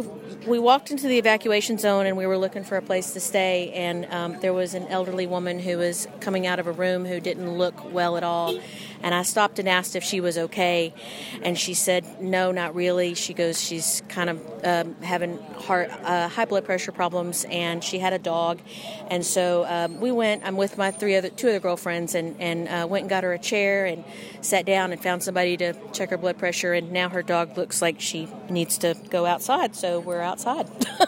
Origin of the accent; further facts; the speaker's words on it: Little Rock, Arkansas, United States; Little Rock, Arkansas.